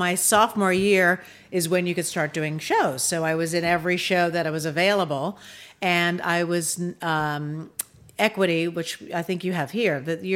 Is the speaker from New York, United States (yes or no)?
yes; New York, United States; And I was from New York.